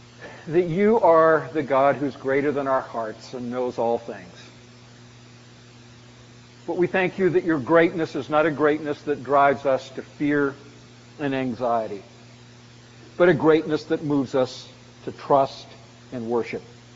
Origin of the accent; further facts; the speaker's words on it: British Columbia, Canada; And even though I'd grown up in Canada, growing up on the West Coast, I'd never seen a frozen river before.